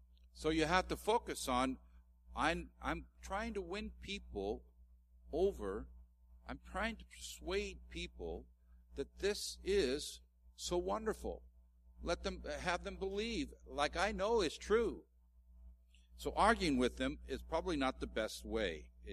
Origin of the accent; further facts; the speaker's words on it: Ireland; Because I'm Irish doesn't mean I have a can blow up and have a tantrum.